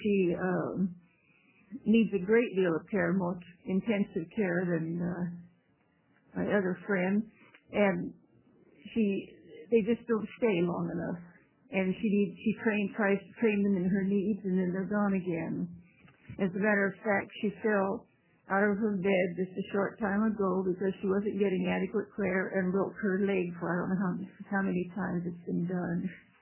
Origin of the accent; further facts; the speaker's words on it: Milwaukie, Oregon, United States; I'm from Milwaukee. I'm Clackamas County.